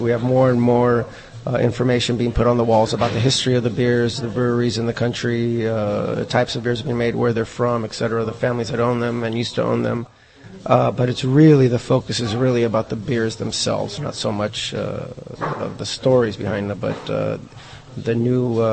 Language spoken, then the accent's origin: English; California, United States; moved away as an adult; now in Czech Republic; I grew up around Napa Valley, so I wasn't really a beer drinker until I moved out here. I got out here about 10 years ago